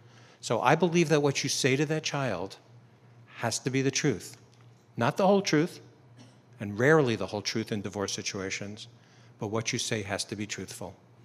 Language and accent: English; Washington, District of Columbia, United States; I'm from Washington, D.C., so I just...